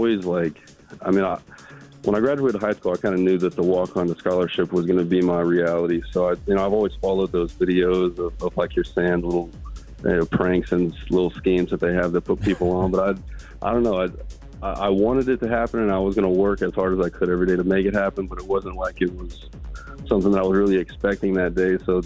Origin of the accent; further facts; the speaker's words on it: Austin, Texas, United States; I grew up in the Austin area. I've been a Texas fan my whole life